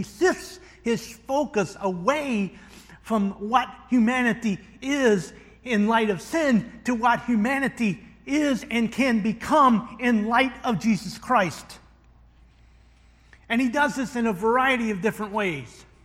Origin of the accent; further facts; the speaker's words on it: the South, United States; born there; which is somewhat ironic since I'm a Southerner by birth. And even as a child growing up in the 70s, Robert E. Lee was still very prominent in some parts of the South.